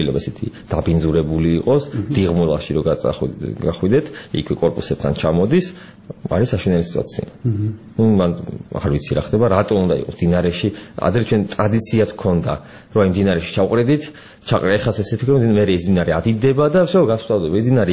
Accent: Tbilisi, Georgia; born there; თბილისი ჩემია აქ დაბადებული ვარ ჩვენი ეს თბილისი და იგივე ჩემი სახლია

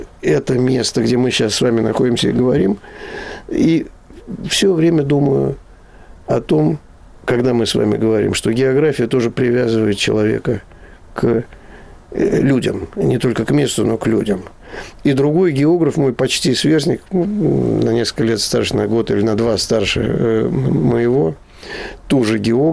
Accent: Moscow, Russia; moved away as an adult; also born or lived in Baku; now in Germany; И я родился в Баку, через несколько месяцев меня забрали снова, значит, в Москву. И вот с тех пор я был в Москве. И до 37 лет моих я не выезжал из Москвы больше, чем на 2 месяца.

